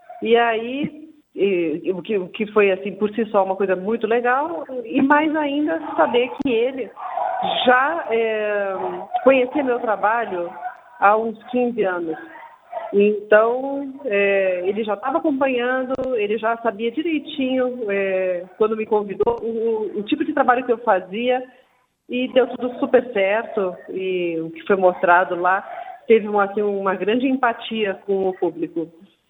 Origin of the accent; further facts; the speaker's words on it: Campinas, São Paulo, Brazil; eu sou de Campinas, me formei em Campinas, meu ateliê é em Campinas.